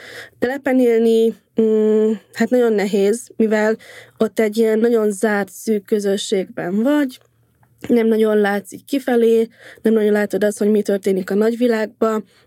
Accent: Bag, Pest, Hungary; én ugye oda születtem, 20 évig éltem Bagon, és hát lányként felnőni, én egy roma családból származom, ugye, mint romaként

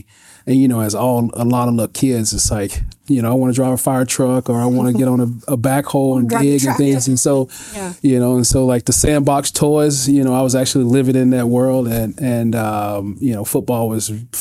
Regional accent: Flora, Mississippi, United States; I'm a Southerner. I'm from Mississippi. Grew up in a little small town called Flora, and, you know, it was a farm town

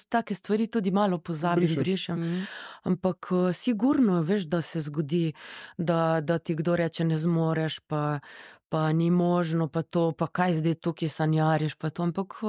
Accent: Koper, Coastal–Karst, Slovenia; born there; Meni se je zgodilo to v mojem rojstnem kraju. Jaz sploh nisem rabila nikam oriti.

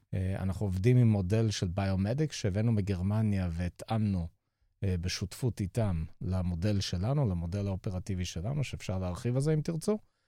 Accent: Jerusalem, Jerusalem District, Israel; גדלתי בירושלים, 6 שנים בצבא

